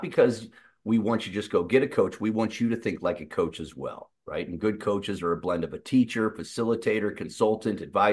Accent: Indianapolis, Indiana, United States; I'm from Indianapolis, so you know, I got to go there.

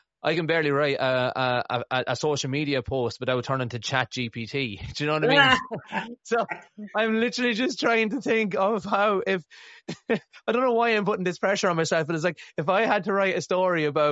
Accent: Ireland; Obviously enough, I'm Irish

